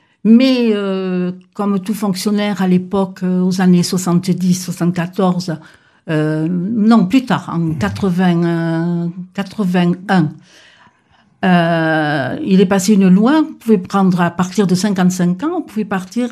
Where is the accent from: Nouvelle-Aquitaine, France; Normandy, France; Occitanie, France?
Occitanie, France; Tarbes; Suis native des Hautes-Pyrénées.